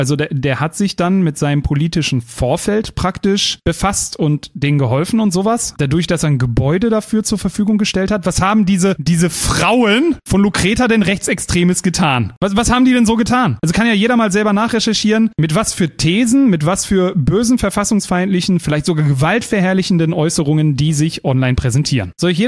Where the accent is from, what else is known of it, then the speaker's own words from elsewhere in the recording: Germany; weil ich in einem Monat im Jahr Deutschland, meine Heimat, feier, den Stolz auf mein Land.